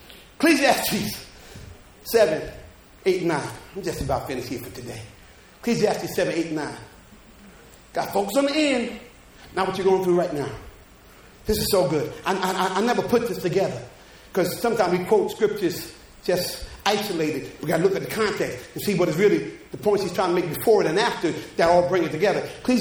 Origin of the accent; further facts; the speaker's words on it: New Jersey, United States; He knew I was from New Jersey.